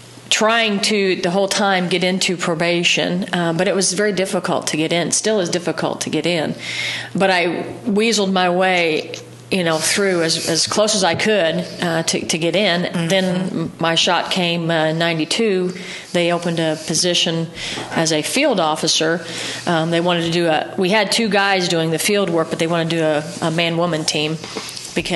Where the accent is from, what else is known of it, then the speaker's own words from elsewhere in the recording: Tell City, Indiana, United States; now in Evansville, United States; I am from Tell City, a small little town, so coming to Evansville was a big change for me.